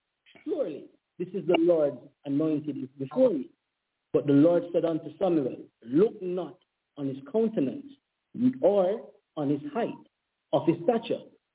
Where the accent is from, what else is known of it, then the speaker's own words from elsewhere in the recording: Jamaica; You know, growing up in Jamaica, colorism is a big, big, big thing here.